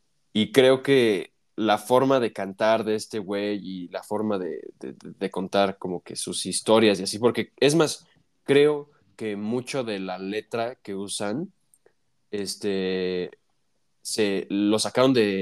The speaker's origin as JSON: {"language": "Spanish", "country": "Mexico", "said": "ni nosotros que somos mexicanos sabemos algo de esa cultura."}